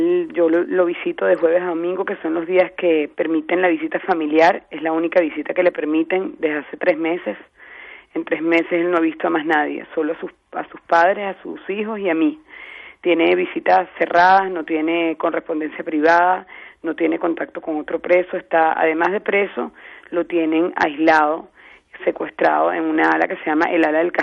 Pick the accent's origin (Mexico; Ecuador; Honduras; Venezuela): Venezuela; Pero yo como venezolana, como madre, vivo todos los días los problemas que vivimos todos los venezolanos